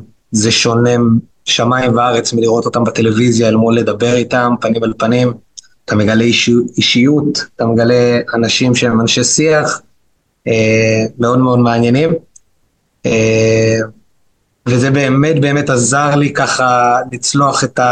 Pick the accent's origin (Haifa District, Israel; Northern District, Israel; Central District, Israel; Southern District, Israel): Northern District, Israel; born there; המשפחה מגיעה מירושלים, אני נולדתי כבר בצפון